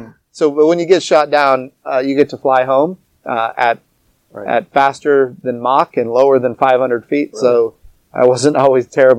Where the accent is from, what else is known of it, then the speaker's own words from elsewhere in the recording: Oklahoma, United States; I'm from Oklahoma